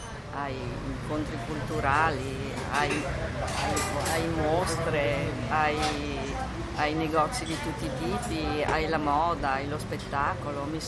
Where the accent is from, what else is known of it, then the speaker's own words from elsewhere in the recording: Milan, Lombardy, Italy; io mi trovo bene a Milano, sono nata, vissuta sempre a Milano, tutte le mie scuole le ho fatte qua